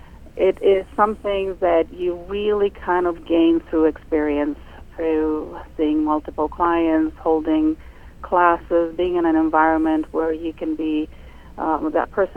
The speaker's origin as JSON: {"language": "English", "country": "Greece", "tie": "born or raised there", "said": "I'm originally from the Mediterranean, born and raised in Greece."}